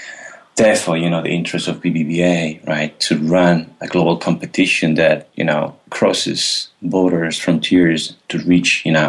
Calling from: Madrid, Community of Madrid, Spain; I'm calling in from Madrid, Spain.

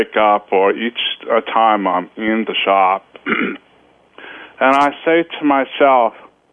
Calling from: Jersey City, New Jersey, United States; Jersey City, New Jersey.

